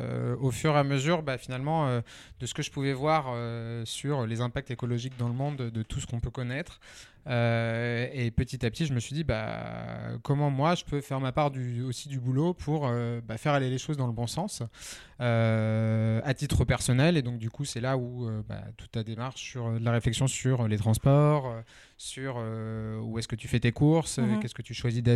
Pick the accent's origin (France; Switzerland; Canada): France; Lyon, Auvergne-Rhône-Alpes; Alors moi je suis à la base lyonnais, j'ai fait mes études à Nantes, ouais.